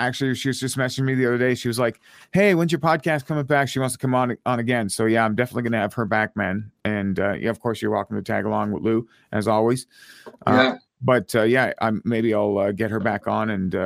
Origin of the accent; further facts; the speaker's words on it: Ottawa, Ontario, Canada; because he's from Ottawa, right? My hometown.